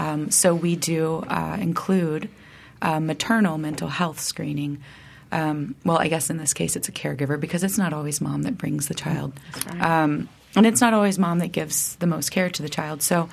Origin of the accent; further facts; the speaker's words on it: Tallahassee, Florida, United States; You know, I am from Tallahassee, and so I would go and drive by.